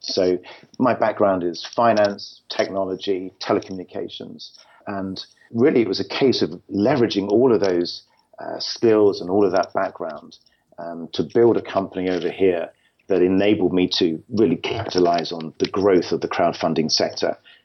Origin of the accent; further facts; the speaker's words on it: London, United Kingdom; moved away as an adult; now in California, United States; I moved over to California in November last year. I'm originally from London in England.